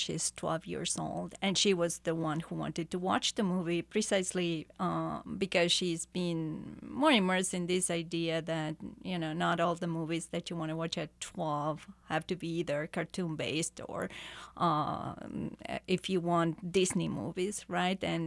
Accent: Argentina; growing up in Argentina, she was a big success.

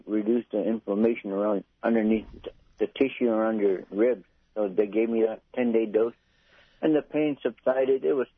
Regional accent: Bethel, Alaska, United States; now in Anchorage, United States; since I'm living here in Anchorage, I had to call that 729-1800 and request a provider since I'm from Bethel.

